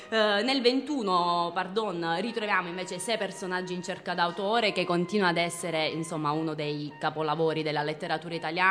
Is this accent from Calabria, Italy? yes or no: yes; Calabria, Italy; Noi siamo calabresi.